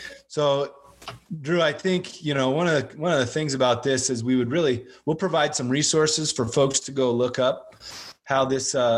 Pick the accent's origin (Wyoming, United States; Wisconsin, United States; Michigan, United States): Wyoming, United States; Riverton; also born or lived in Colorado; I grew up in Wyoming and Colorado, and I went through and I looked, and I'm looking at some of the list right now. I grew up in Riverton, Wyoming until I was in junior high.